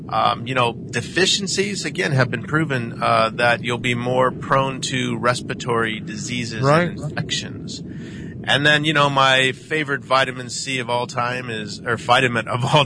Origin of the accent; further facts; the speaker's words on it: Midwest, United States; also born or lived in California; coming from California, I didn't like the cold weather out here, even though I grew up in the Midwest.